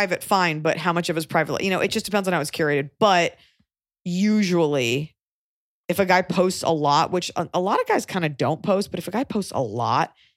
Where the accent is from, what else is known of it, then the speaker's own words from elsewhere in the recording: Australia; accent: Australian; Thank you for acknowledging my Australian accent.